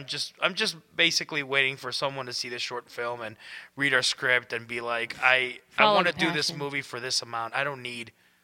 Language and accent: English; Texas, United States; born there; first language es; I mean, I was born in Texas, but all my family is from Mexico. So we were very, you speak English at school, you speak Spanish in the house. So that was a good way of keeping both languages.